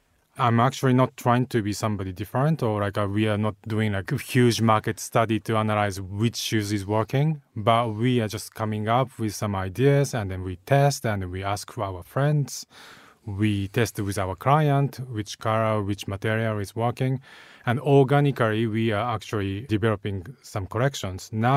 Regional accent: Japan; So I was born and raised in Japan, in a very traditional family.

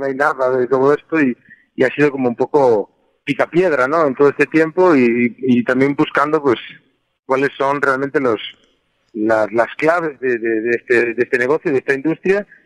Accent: Caldas de Reis, Galicia, Spain; organicé un festival de música en mi pueblo, en Galicia, en Caldas de Reis

